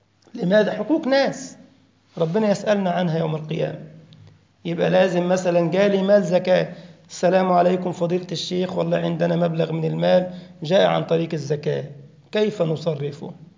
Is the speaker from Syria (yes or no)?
no; Egypt; احنا عندنا في مصر أقل تذكرة ب 400 يورو